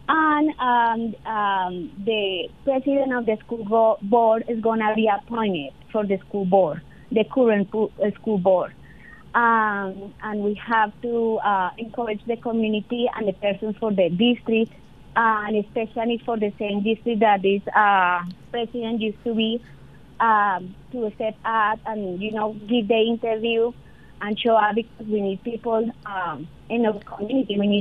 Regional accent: Colombia; English is a second language; moved away as an adult; now in United States; I came to America 6 years ago. I came from Colombia to the United States legally

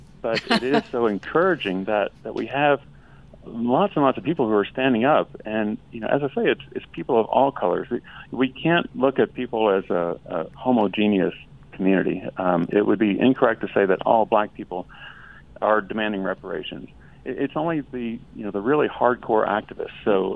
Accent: Kentucky, United States; I grew up in Kentucky, so I definitely saw this, spent a lot of time in the Deep South, saw some of the effects.

